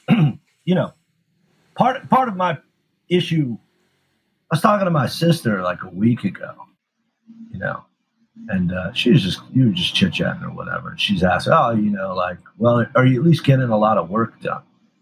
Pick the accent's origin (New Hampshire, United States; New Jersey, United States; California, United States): New Jersey, United States; I grew up in New Jersey, which is not the most open-minded place necessarily. Specifically where I grew up and within my own family and stuff, people didn't tolerate that shit.